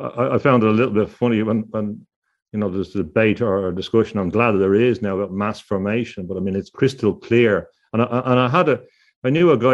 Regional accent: Dublin, Leinster, Ireland; But when I was growing up in Dublin

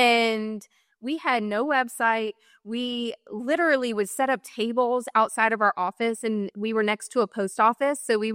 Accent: South Boston, Virginia, United States; we grew up in South Boston, Virginia. And so we came into an area where a lot of people knew who we were already.

